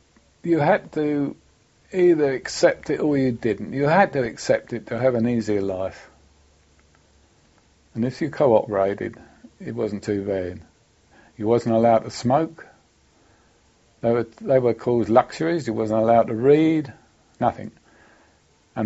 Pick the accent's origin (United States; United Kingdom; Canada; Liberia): United Kingdom; naturally, being a British squaddy, the old British soldier was always short of money.